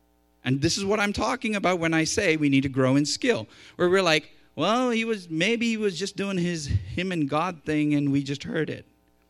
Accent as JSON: {"language": "English", "country": "India", "second_language": "English", "said": "I come from India. I speak about 3 or 4 Indian languages."}